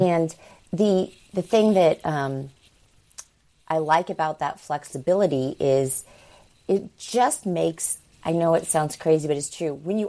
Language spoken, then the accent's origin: English; Danville, Illinois, United States; In Danville, Illinois. It's near Champaign-Urbana.